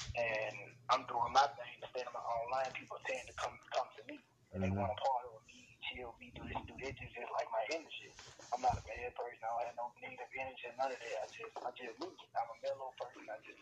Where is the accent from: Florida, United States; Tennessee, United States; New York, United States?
Tennessee, United States; Memphis; But I'm from Memphis, Tennessee. I'm one of the hottest promoters in Memphis.